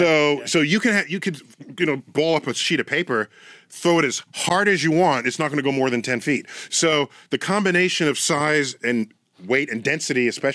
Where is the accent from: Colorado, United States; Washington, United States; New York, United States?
New York, United States; Bronx; Born and raised in the Bronx. Bronx in the house.